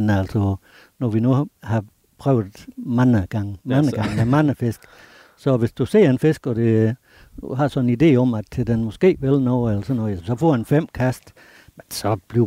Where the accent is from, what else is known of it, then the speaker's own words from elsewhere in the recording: Aarhus, Central Denmark Region, Denmark; Ja, det bliver altså som Aarhusianer, det er...